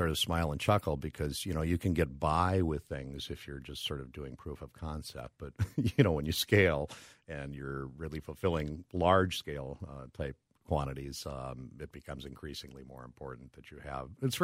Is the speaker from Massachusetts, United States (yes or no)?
no; Brooklyn Park, Minnesota, United States; Well, I'm a Minnesota boy. Grew up, born and raised in Brooklyn Park